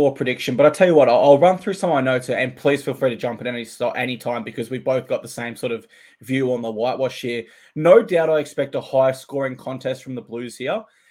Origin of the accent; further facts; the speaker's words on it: Queensland, Australia; And I think we have more informed players as a Queenslander.